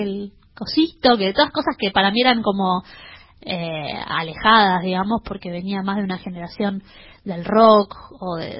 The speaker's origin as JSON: {"language": "Spanish", "region": "Buenos Aires", "country": "Argentina", "tie": "born there", "said": "Yo nací en Capital, Buenos Aires, Capital Federal."}